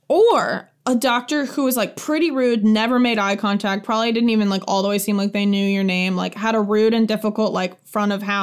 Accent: Midwest, United States; That's the most LA thing I've said as the Midwesterner on this show.

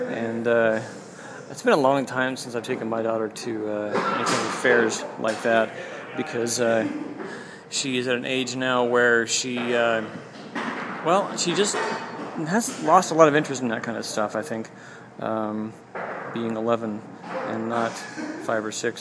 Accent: Washington, United States; I grew up in Washington State, which is right next to Canada, so I heard a lot of the Canadian types of things growing up

